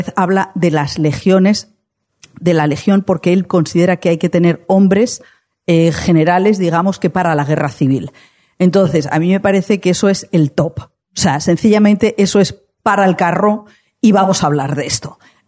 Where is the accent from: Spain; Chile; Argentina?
Spain; Madrid, Community of Madrid; No soy de Burgos, soy de Madrid, pero yo me he bañado toda la vida